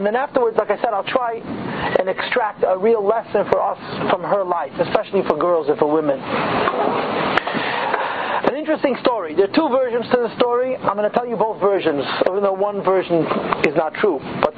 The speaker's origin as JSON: {"language": "English", "town": "Crown Heights", "region": "New York", "country": "United States", "tie": "born or raised there", "said": "I grew up in Crown Heights. I've been around."}